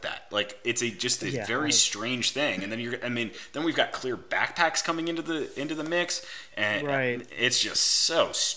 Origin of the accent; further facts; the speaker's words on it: United States; I am an American. I love being an American.